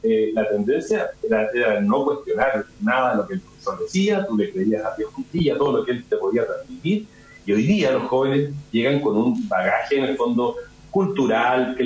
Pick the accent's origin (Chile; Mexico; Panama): Chile; nosotros somos cocineros chilenos